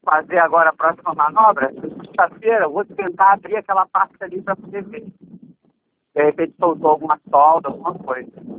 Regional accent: Rio de Janeiro, Brazil; Sou de Campo Grande.

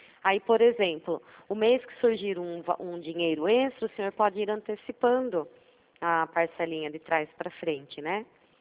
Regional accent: Itu, São Paulo, Brazil; Eu sou de Itu

